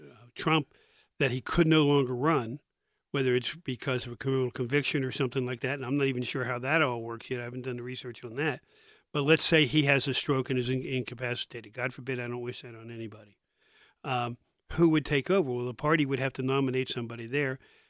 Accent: Philadelphia, Pennsylvania, United States; born there; now in Pittsburgh, United States; We moved to Pittsburgh in 55, but I lived in other parts of the state before that. I was born in Philadelphia.

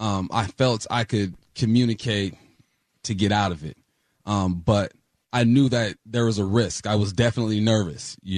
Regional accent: Culver City, California, United States; Growing up in West Los Angeles, Culver City

